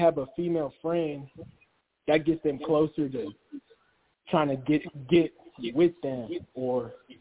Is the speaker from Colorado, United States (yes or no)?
yes; Denver, Colorado, United States; I'm 19 from Denver